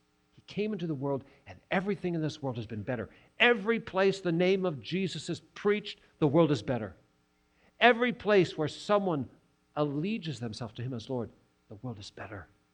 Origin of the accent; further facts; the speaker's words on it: Seattle, Washington, United States; I'm from Seattle. I literally grew up with Bill Gates. He and I are in the same part of town, same neighborhood, all that.